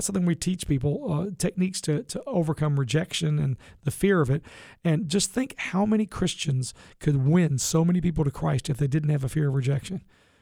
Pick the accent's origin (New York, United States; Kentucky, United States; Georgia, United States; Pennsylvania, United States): Kentucky, United States; invited me to do marriage training conferences all over the state of Kentucky. That's my home state, so I was very happy to do that.